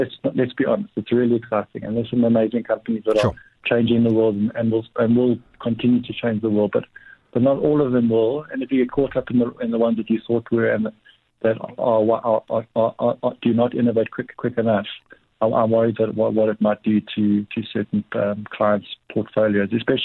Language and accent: English; South Africa; so much emotion being South African, so much hype about this new world stuff